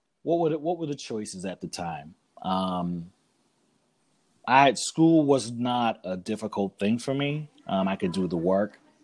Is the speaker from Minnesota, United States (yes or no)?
no; Boston, Massachusetts, United States; So keep in mind, I grew up in Grove Hall at that time